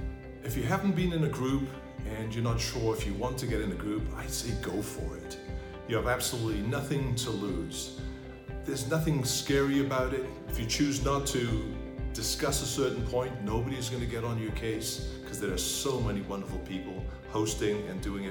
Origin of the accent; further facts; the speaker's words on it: Wales, United Kingdom; moved away as an adult; I'm a Welshman from Great Britain, and I've been here for 40 years. My father was African and an atheist. My mother, Dutch and a lapsed Catholic.